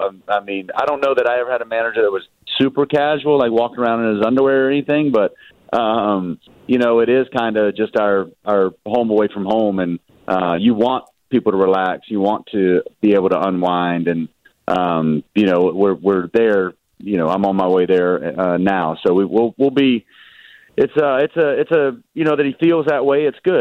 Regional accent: the South, United States; My dad, we're from the South. I don't think we wear too many robes down there

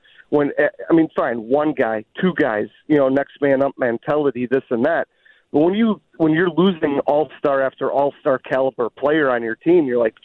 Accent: Illinois, United States; I'm from Illinois, and I want to shout out to my NIU Huskies

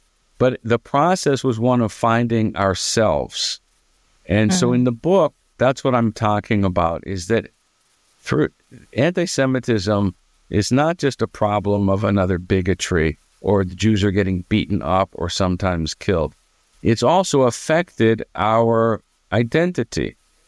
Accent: London, Ontario, Canada; I grew up in London, Ontario, Canada, as a typical Jew, typical American Jew, which means Judaism and being Jewish meant very little.

